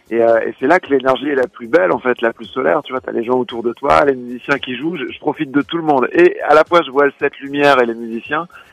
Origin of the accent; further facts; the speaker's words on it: Reims, Grand Est, France; on vient du Grand Est, de Champagne-Ardenne, de Reims